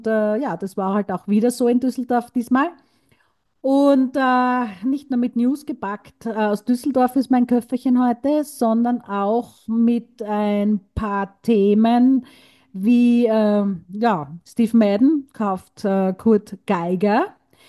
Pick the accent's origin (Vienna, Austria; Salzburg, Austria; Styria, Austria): Styria, Austria; Graz; in meiner Heimat Graz